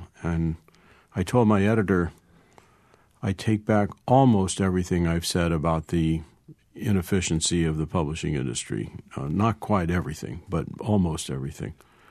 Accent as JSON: {"language": "English", "town": "Kansas City", "region": "Missouri", "country": "United States", "tie": "born or raised there", "said": "I'm born and bred in Kansas City, went to high school in Kansas City, and actually going back there after I visit St. Louis. I still have family there."}